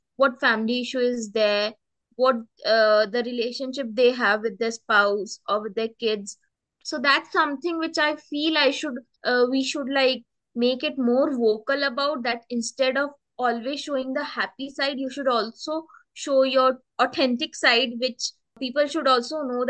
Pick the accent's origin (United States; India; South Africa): India; English is a second language; I'm from India. I'm 23 years old as of now.